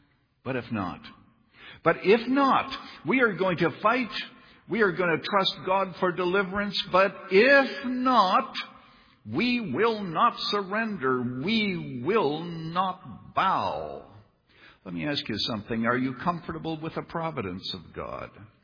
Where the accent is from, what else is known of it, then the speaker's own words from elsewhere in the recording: Illinois, United States; So I come from Illinois.